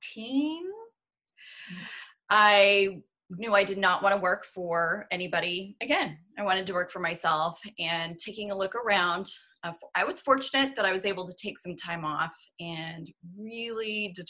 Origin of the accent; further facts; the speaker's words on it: Stockton, California, United States; And my hometown is Stockton, the foreclosure capital of the U.S. during that time.